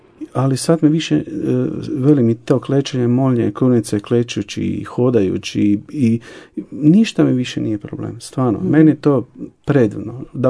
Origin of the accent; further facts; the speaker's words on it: Jastrebarsko, Zagreb County, Croatia; ali i stalno bila po novinama, po radiju tamo kod nas, u Jaskanski lokalnim.